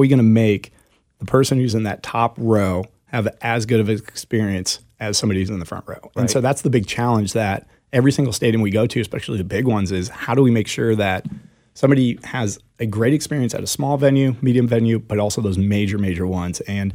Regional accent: Omaha, Nebraska, United States; You know, growing up in Omaha, Nebraska, and playing playing baseball right down the street at Fort Scott.

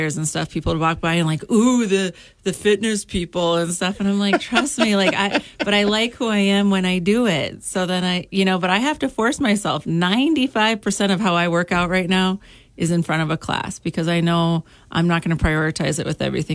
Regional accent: Kildare, North Dakota, United States; I grew up in Kildare, North Dakota, so out in western North Dakota. Played a lot of sports out there

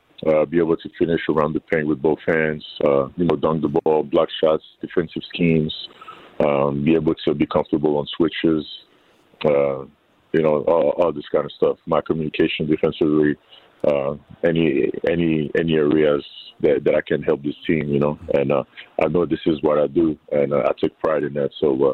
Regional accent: Geneva, Switzerland; I grew up in Europe, Switzerland, Geneva, watching soccer.

